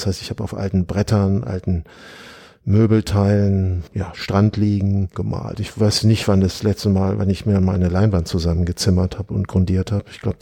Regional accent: Aachen, North Rhine-Westphalia, Germany; Ich bin in Aachen zur Schule gegangen.

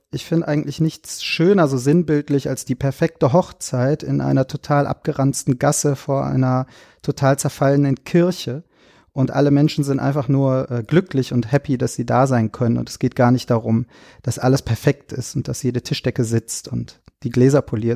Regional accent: Germany; Ich bin als Kind groß geworden in Deutschland, aber ich habe einen italienischen Vater und habe deswegen auch ganz, ganz viel Zeit in Italien verbracht.

